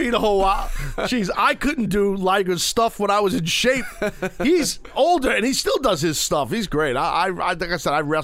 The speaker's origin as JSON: {"language": "English", "town": "Brooklyn", "region": "New York", "country": "United States", "said": "I'm not a star, but I'm from Brooklyn."}